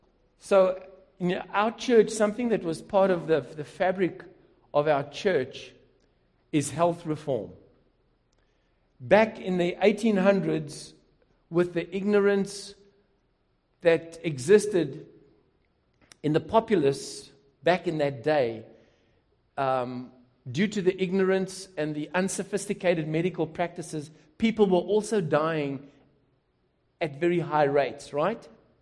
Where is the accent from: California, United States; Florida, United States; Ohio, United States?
Florida, United States; Jacksonville; Now, I come from Jacksonville.